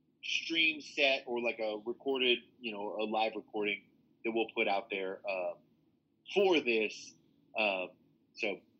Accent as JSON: {"language": "English", "town": "Little Rock", "region": "Arkansas", "country": "United States", "said": "You know, we're from Little Rock, Arkansas. We have a pretty pretty diehard fan base in the area."}